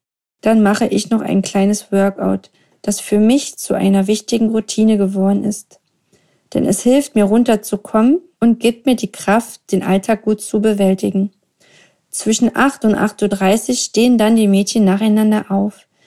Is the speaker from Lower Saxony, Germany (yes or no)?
no; Brandenburg, Germany; Denn eigentlich kommen wir aus der Nähe von Berlin.